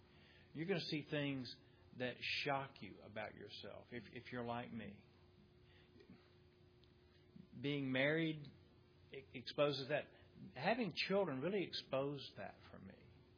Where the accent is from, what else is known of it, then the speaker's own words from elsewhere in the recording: Mobile, Alabama, United States; I grew up in Mobile. Maybe I don't know how many people knew. I grew up here.